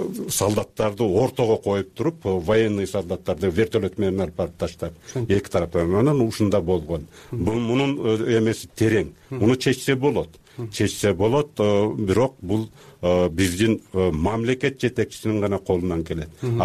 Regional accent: Minbulak, Batken Region, Kyrgyzstan; Миңбулак деген жерде болуп атат. Ошол жерге тиги көк таштыктарды көчүрүп атат. Ал менин айылым болот өзү.

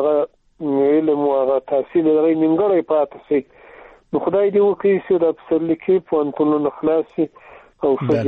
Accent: Afghanistan

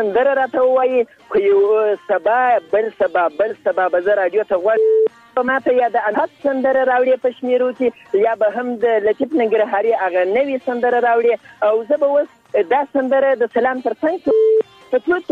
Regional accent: Zabul, Afghanistan; now in Ghazni, Afghanistan; زه اصلا د زابل اوسیدونکی یم. دا وخت غزنی کې اوسېږم.

